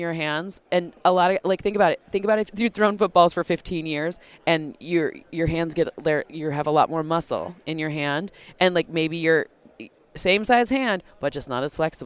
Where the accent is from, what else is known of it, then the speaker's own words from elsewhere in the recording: Michigan, United States; Full disclosure, I'm from Michigan.